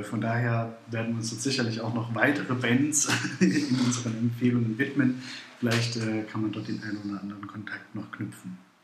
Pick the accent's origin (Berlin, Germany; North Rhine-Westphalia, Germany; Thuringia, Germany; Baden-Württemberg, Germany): Thuringia, Germany; Das können wir als Thüringer natürlich selbst nur leiten an der Stelle.